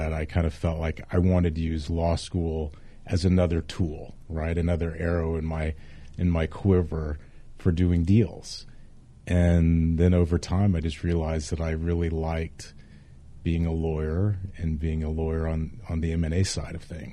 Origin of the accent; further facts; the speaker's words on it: Houston, Texas, United States; But I'm a Texan. I'm from Houston.